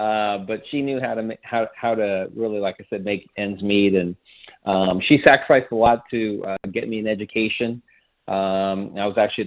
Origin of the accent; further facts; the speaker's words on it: Chula Vista, California, United States; So I'm a firstborn American and couldn't be more proud of those roots. But we were pretty poor growing up in Chula Vista, California.